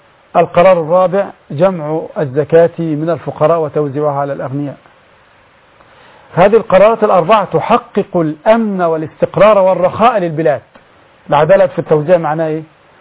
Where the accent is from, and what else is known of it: Upper Egypt, Egypt